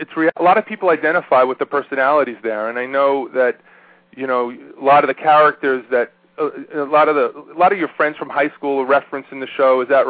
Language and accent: English; New York, United States; growing up on Long Island, and as I did